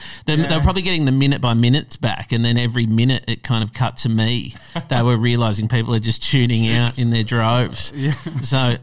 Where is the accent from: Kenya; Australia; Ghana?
Australia; North Baldwin; born there; also born or lived in Perth; I was born in North Baldwin.